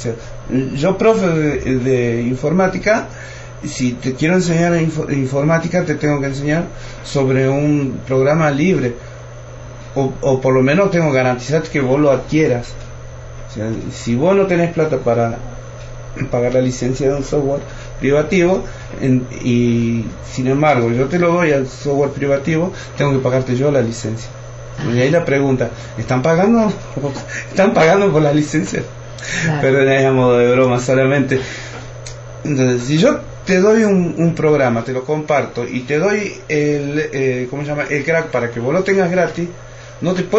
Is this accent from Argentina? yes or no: yes; Argentina